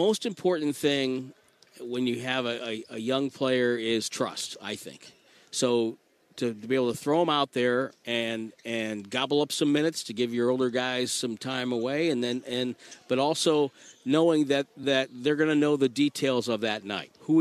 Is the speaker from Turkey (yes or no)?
no; New England, United States; Yeah, well, hey, I grew up in New England.